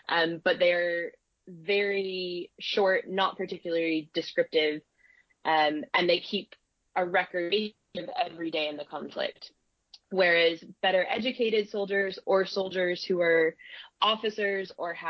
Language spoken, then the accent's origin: English; Maine, United States; And as I said earlier, I'm from Maine, so always to see that.